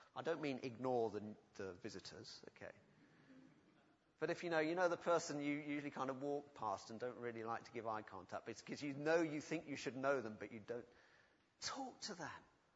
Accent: United Kingdom; I'm talking as a British white male here.

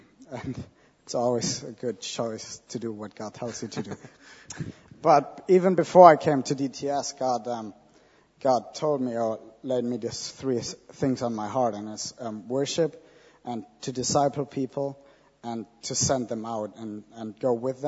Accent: Germany; English is a second language; now in Harpenden, United Kingdom; I'm from Germany. Actually, for me, I'm from Harpenden, but originally I'm from Germany.

